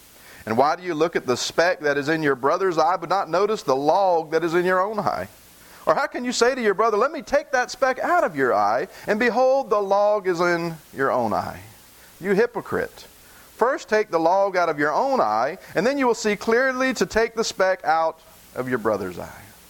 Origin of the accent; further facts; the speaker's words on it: the South, United States; Am I saying that right? I'm from the South.